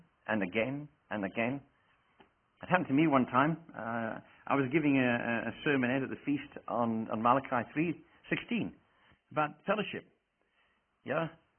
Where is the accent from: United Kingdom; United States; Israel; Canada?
United Kingdom; Wales; also born or lived in Scotland / England / Rhodesia / South Africa; I was born in Scotland, reared in Wales, reared up then in England, then went down to Rhodesia, went to South Africa, came back here, went back to South Africa, came back here, kind of mixed up.